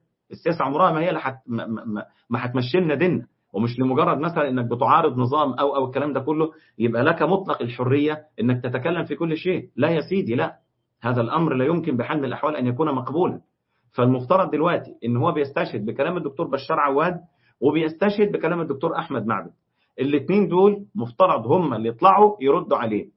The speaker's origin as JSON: {"language": "Arabic", "country": "Egypt", "said": "على المصيبة اللي حصلت عندنا في مصر امبارح"}